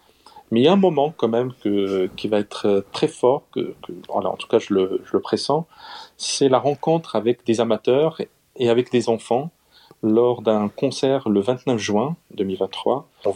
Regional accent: Morocco; born there; Je suis né au Maroc.

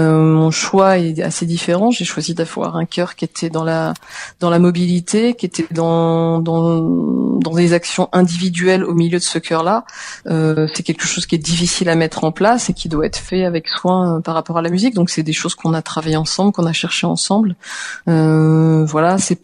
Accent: France; Il est italien, je suis française.

